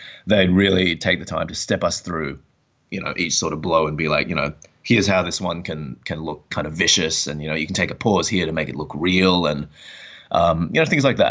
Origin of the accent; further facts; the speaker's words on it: Australia; now in United States; because I'm Australian, right?